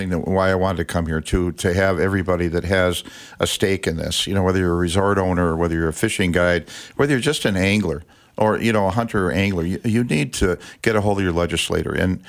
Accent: Chicago, Illinois, United States; now in Minnesota, United States; No, I grew up in Chicago.

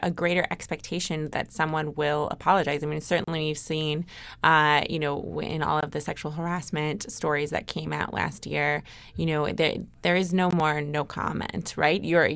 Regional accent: Akron, Ohio, United States; and one even in my hometown of Akron, Ohio, there's a poke place now.

